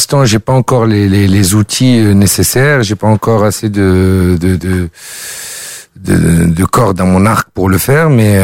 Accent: Paris, Île-de-France, France; le fait que j'ai grandi à Paris et que forcément il y a des fois beaucoup de mots en français qui sortent, même quand je parle tunisien.

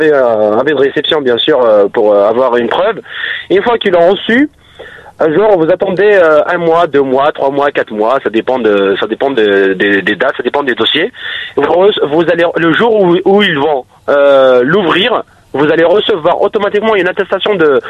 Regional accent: Algeria; je suis algérien.

